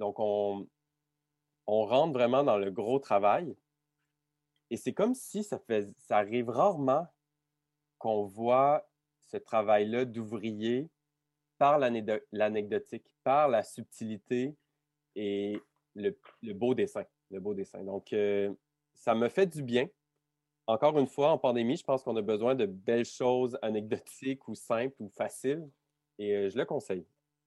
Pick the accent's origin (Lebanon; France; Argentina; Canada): Canada; Quebec City, Quebec; Là, je dois avouer à tout le monde, je viens de Québec.